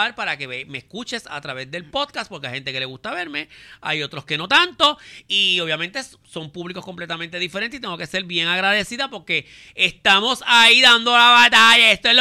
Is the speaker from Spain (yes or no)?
no; Río Piedras, Puerto Rico; also born or lived in France; yo soy europea, nacida en Francia, pero criada en Río Piedras.